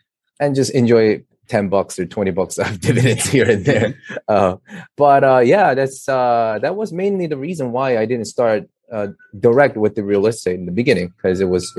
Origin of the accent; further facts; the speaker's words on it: New York, United States; Of, oh, okay, I'm from New York, and this is like mainly crazy expensive market.